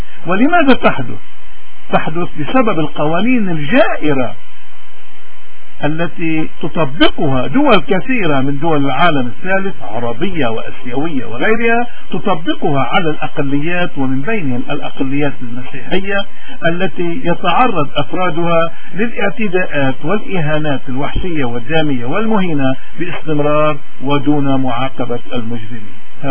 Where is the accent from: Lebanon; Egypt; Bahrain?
Lebanon; فإن شاء الله نحن كلبنانيين من أي مذهب كنا ومن أي منطقة ومن أي لون